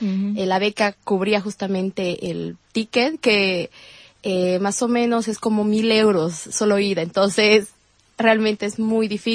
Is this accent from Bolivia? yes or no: yes; Bolivia; now in Pontevedra, Spain; Bueno, en Bolivia, en mi país, la carrera no es tan comunicación audiovisual.